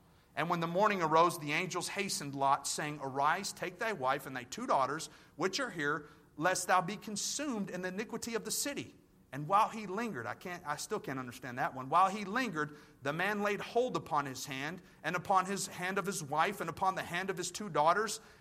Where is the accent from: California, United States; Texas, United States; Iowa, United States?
Texas, United States; I'm from Texas. Forgive me, okay?